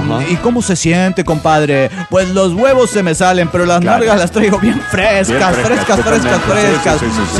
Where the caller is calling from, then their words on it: Juliaca, Puno, Peru; Soy el bohemio de Juliaca, Perú